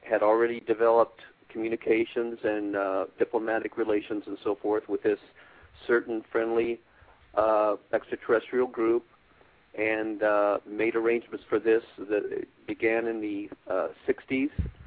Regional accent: Cincinnati, Ohio, United States; now in Phoenix, United States; Well, born and raised in Cincinnati, went to college at Ohio University, which is over in Athens, Ohio, near the in the southeastern Appalachian Mountain area of the state

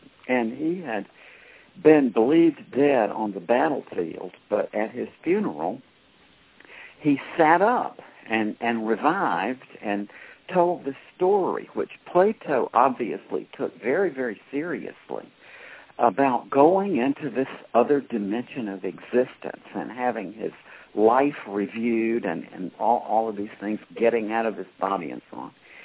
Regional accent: Georgia, United States; And I was from Georgia and didn't really attend any sort of religious services or anything.

